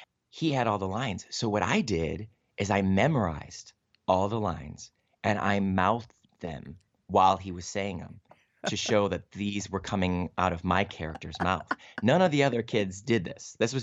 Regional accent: Cleveland, Ohio, United States; I grew up in Cleveland, Ohio. And I was lucky that they have a wonderful community and regional theater scene there in Cleveland.

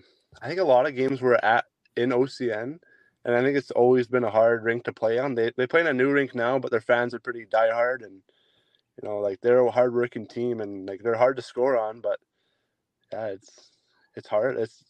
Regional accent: Altona, Manitoba, Canada; I was born in Altona, Manitoba. Lived here pretty much my whole life, and then grew up playing hockey since I was three-ish.

